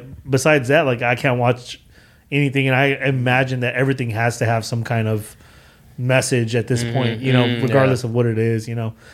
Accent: Houston, Texas, United States; we do stories about us growing up in Acres Home.

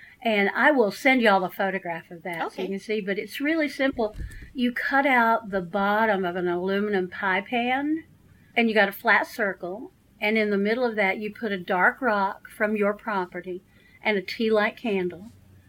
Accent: North Carolina, United States; And I was born and raised in West, by God, Buncombe County. I still think of myself as a rural person, though I've lived in Asheville most of my whole life.

